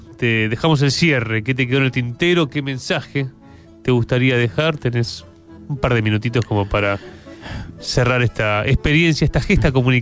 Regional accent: Argentina; Con mucha vergüenza como Argentina, porque vos tenías, nuestros héroes.

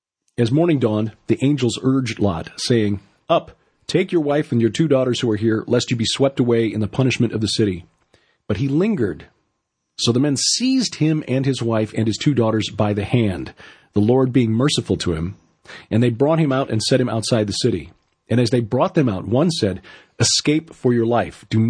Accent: Chicago, Illinois, United States; it would be like, you know, me growing up in Chicago.

